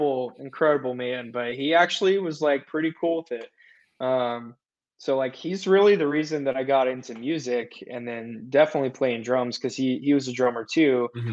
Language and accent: English; Nashville, Tennessee, United States; And for me, like growing up in the Nashville scene, in the Bible Belt, you know, I'm a preacher's kid